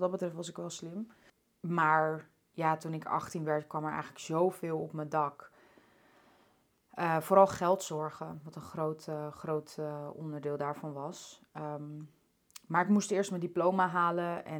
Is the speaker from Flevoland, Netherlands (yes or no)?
no; Amsterdam, North Holland, Netherlands; also born or lived in Gelderland; Geboren in Amsterdam. En ook in Amsterdam gebleven.